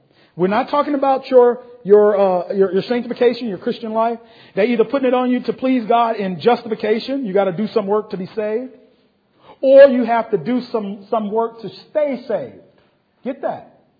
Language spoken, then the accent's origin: English; United States; We'll speak some Ebonics on you, so forgive me.